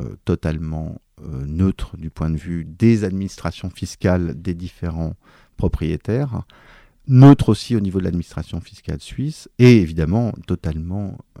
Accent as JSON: {"language": "French", "country": "France", "said": "Je suis français. Je fais une large partie de mon activité professionnelle ici à Paris."}